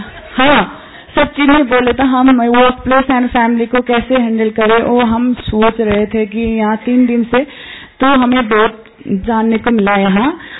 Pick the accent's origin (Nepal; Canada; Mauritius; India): Nepal; हम नेपाल से आए हैं